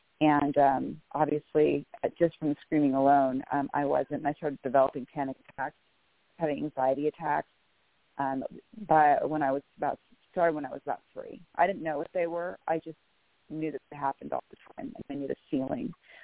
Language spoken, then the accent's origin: English; Menlo Park, California, United States; I was born in Menlo Park, California, originally from the Bay Area.